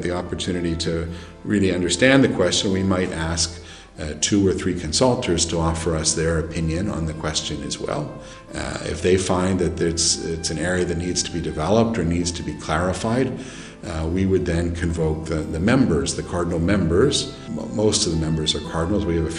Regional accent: United States; I'm from the United States.

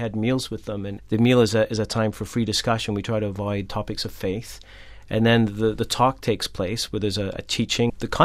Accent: Scotland, United Kingdom; I'm originally from Scotland, and there was lots of posh London accents

